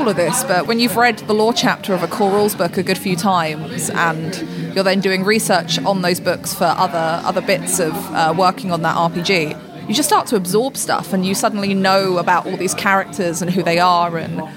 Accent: London, United Kingdom; I'm from London, so I've lived here all of my life

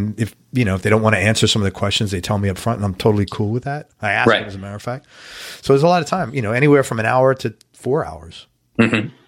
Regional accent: New York, United States; They didn't even allow you to listen to country music growing up in New York.

